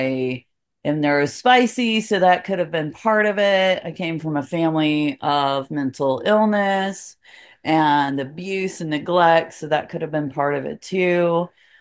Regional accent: Asheville, North Carolina, United States; also born or lived in Anchorage, Alaska; I was born in Anchorage, Alaska, but my family is from Asheville, North Carolina. My dad was in the military. We traveled around for a little bit and then we went back to Asheville, North Carolina. I grew up there.

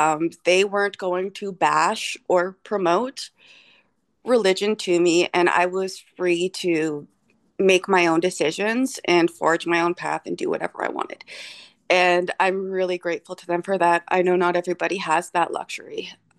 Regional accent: Ontario, Canada; my dad's First Nation, so am I, we're from Mississaugas of the Credit First Nation in Southern Ontario. So we're Anishinaabe

